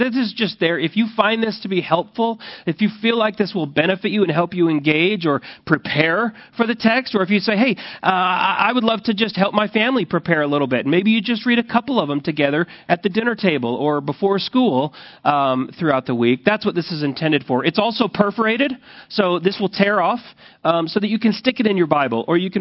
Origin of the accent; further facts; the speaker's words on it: Rapid City, South Dakota, United States; I grew up in South Dakota for my elementary years in Rapid City, South Dakota.